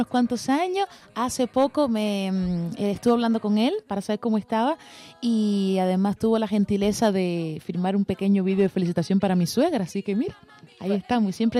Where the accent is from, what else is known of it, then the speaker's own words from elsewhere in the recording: Havana, Cuba; born there; el malecón de La Habana, de Ciudad de La Habana, donde yo nací en la capital.